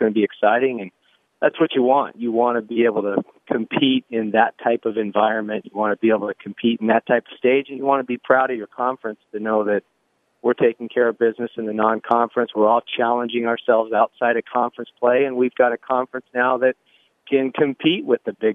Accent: California, United States; You know, I grew up in California, a lifelong 49er fan

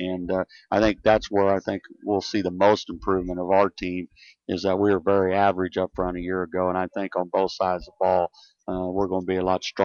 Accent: Kansas, United States; You know, I grew up in Kansas and so forth

